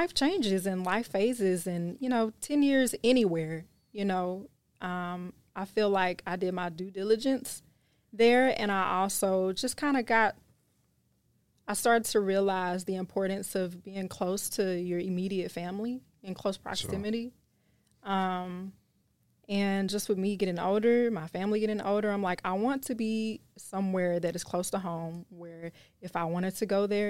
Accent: Spring Hill, Louisiana, United States; I'm from Spring Hill, Louisiana.

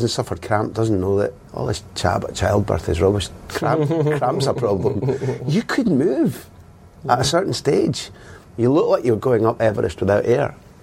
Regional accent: United Kingdom; born there; because I was born in Britain

